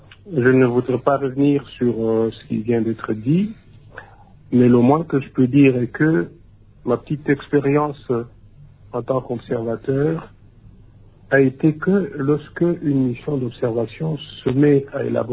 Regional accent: DR Congo; je le dis en tant que Congolais.

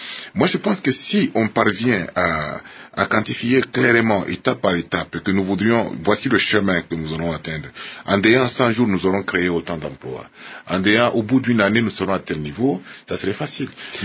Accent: DR Congo; Donc personne ne peut être heureux de cette situation tant qu'on est congolais

